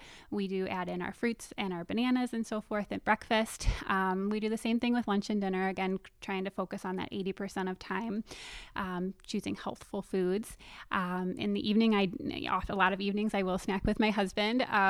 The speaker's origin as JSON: {"language": "English", "town": "Detroit", "region": "Michigan", "country": "United States", "also_born_or_lived": "Indiana", "said": "I am not. I am from Michigan, Metro Detroit area."}